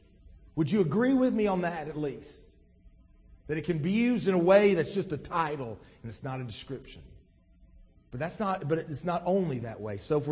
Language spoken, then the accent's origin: English; United States; We do things a certain way because we are American citizens.